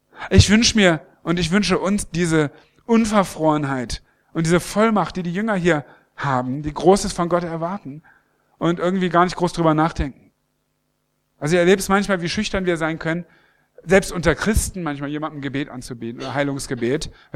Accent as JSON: {"language": "German", "region": "Lower Saxony", "country": "Germany", "said": "ich komme aus der Nähe von Hannover, vom Steinhuder Meer."}